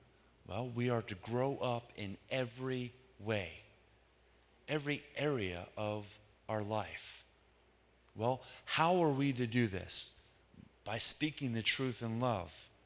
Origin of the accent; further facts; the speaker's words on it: United States; See, as an American, we need to let go of this so-called American dream.